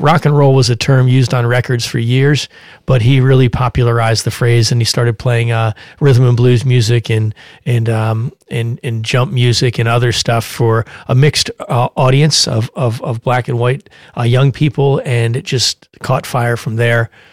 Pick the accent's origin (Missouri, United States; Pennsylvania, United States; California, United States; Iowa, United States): Pennsylvania, United States; Philadelphia; my hometown, Philadelphia, Pennsylvania